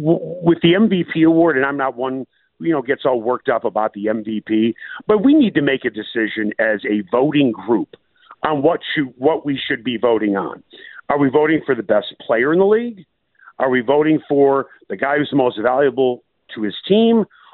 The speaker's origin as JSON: {"language": "English", "town": "Chicago", "region": "Illinois", "country": "United States", "said": "I'm not saying this because I'm from Chicago."}